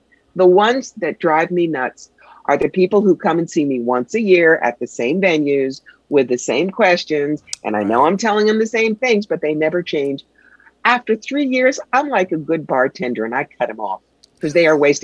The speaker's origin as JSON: {"language": "English", "region": "New York", "country": "United States", "said": "No. I am from New York."}